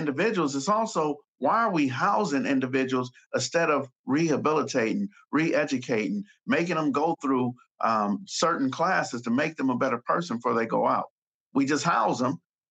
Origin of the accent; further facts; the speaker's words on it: Los Angeles, California, United States; Yeah, so I mean, that's just growing up in Los Angeles.